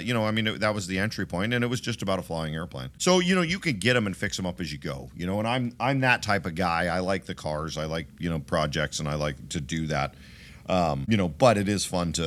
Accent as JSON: {"language": "English", "region": "Alaska", "country": "United States", "tie": "born or raised there", "said": "So growing up in Alaska, I knew what a Bushmaster was."}